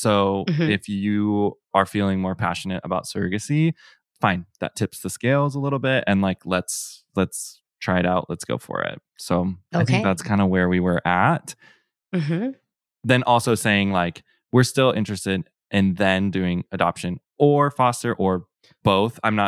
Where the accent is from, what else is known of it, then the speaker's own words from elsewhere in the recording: Midwest, United States; Well, and I grew up in the Midwest.